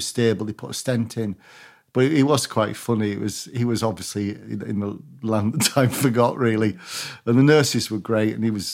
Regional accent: Barrow-in-Furness, North West England, United Kingdom

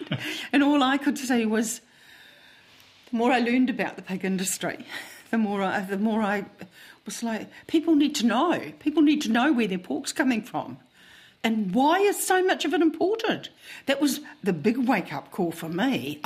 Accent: Auckland, New Zealand; now in South Canterbury, New Zealand; I was originally from Auckland. I was born in Auckland, lived all my life in Auckland.

